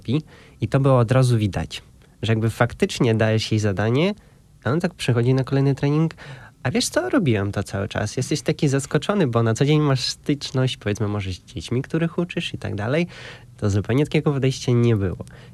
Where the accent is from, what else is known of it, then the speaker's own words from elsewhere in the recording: Ivano-Frankivsk, Ivano-Frankivsk Oblast, Ukraine; Polish is a second language; now in Poland; Ja pochodzę z Ukrainy, z miasta Iwano-Frankiwsk. Też pozdrawiam moje miasto.